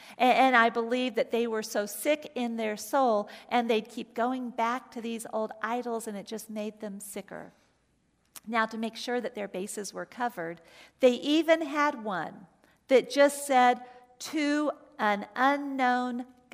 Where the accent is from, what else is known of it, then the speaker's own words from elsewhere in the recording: Atlanta, Georgia, United States; So growing up in Atlanta, I had one set of grandparents who lived in Birmingham, Alabama.